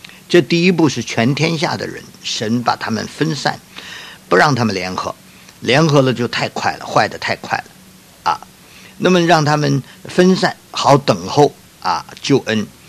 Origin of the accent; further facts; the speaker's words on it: China; 我是中国人，潮州人那边也是华侨，也是中国人